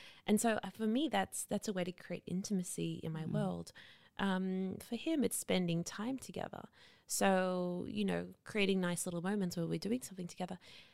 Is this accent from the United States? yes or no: no; Australia; It made me realize maybe I'm prudish, because I'm Australian